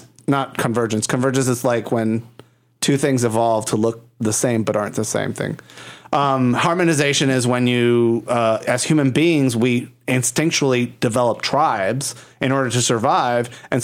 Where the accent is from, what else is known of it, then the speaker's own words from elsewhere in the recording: Puerto Rico; Mark and I, you know, I'm from Puerto Rico. I'm a Latino person.